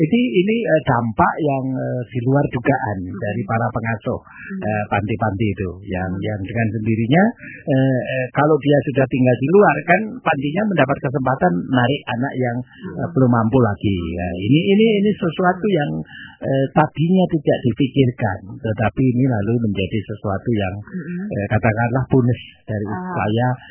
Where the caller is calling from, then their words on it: Tulungagung, East Java, Indonesia; Jadi ada luapan Bengawan Solo di daerah saya kayak Trenggalek, saya Tulungagung aman, Pak, ya.